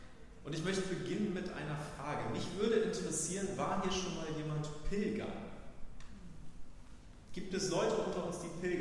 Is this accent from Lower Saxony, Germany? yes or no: yes; Leer, Lower Saxony, Germany; also born or lived in Münster; now in Hanover, Germany; Ich bin in Münster geboren und dann in Leer in Ostfriesland aufgewachsen. Aber wir sind jetzt seit Oktober letzten Jahres hier in Hannover.